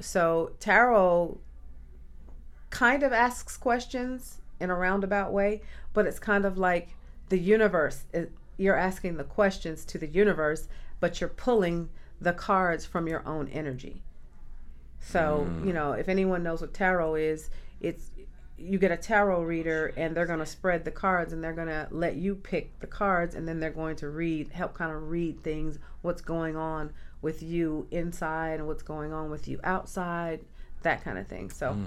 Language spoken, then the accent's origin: English; Atlanta, Georgia, United States; also born or lived in Trenton, New Jersey; So I'm from Trenton, New Jersey. It's where I was born, but I was raised here in Atlanta.